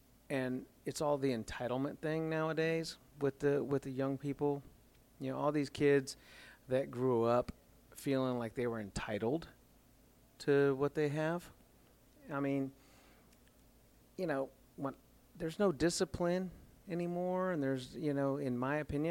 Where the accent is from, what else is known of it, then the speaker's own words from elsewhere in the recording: Las Vegas, Nevada, United States; The city grew so big, so fast, because I grew up there. I was born and raised in Las Vegas.